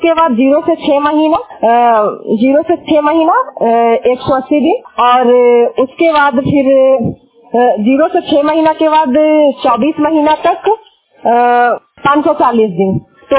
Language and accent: Hindi; Nawada, Bihar, India; और मेरा प्रखंड नारजीगंज हुआ और मैं नवादा डिस्ट्रिक्ट से बिलोंग करती हूँ।